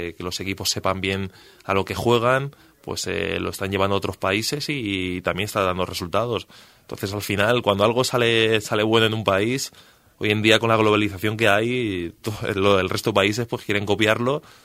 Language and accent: Spanish; Alicante, Valencian Community, Spain; Desde pequeño soy también herculano, ¿sabes? Uh-huh. soy alicantino, entonces claro, es el equipo de mi ciudad